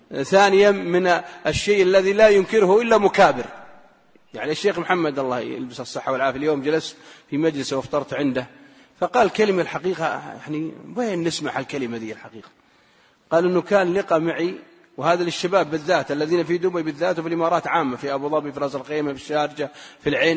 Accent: Saudi Arabia; سواء عندنا في السعودية أو في قطر أو في الكويت أو في الإمارات

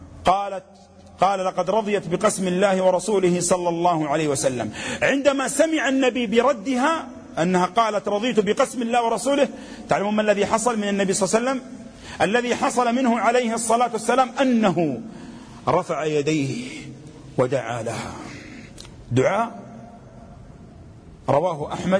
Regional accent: Saudi Arabia; حين عندنا في السعودية نسميها الداخلية

